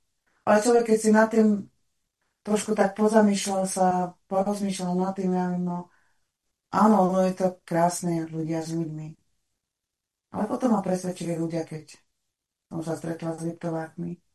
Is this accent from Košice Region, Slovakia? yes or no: no; Detva, Banská Bystrica Region, Slovakia; Detviančanka, ako zvyknem vraviť, že mám doteraz nožík v sáre. Ale no, v podstate som Slovák, no. Ja sa cítim Slovák